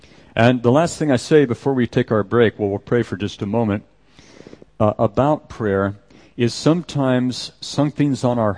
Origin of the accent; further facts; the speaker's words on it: California, United States; I did a little bit of surfing growing up in California.